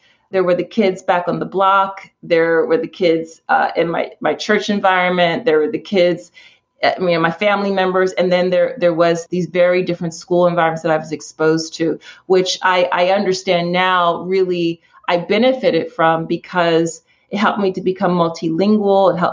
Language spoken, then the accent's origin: English; Philadelphia, Pennsylvania, United States; So I grew up in Philly, a real urban kid.